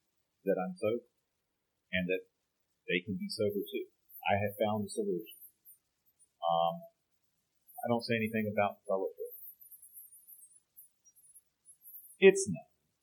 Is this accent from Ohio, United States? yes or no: no; North Carolina, United States; I'm an alcoholic from North Carolina, Area 51.